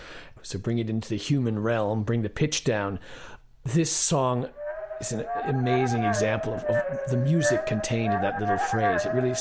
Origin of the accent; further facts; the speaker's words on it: Connecticut, United States; Well, I grew up in Connecticut, kind of in the suburban countryside